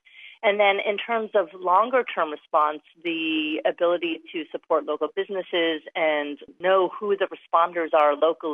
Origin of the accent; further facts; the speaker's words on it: United States; I come from the States where everybody uses online wedding registries